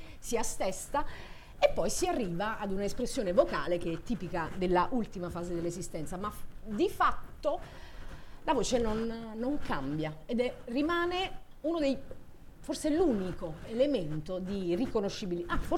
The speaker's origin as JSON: {"language": "Italian", "town": "Bergamo", "region": "Lombardy", "country": "Italy", "tie": "born there", "said": "se io che sono nata a Bergamo a un certo punto cominciassi a parlare con la mia attitudine di voce naturale con cui sono nata e cresciuta"}